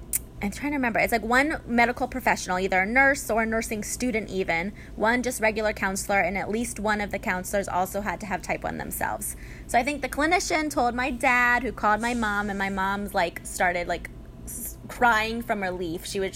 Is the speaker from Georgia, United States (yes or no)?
yes; Atlanta, Georgia, United States; So I grew up in Atlanta, so the diabetes camp near us was called Camp Kudzu.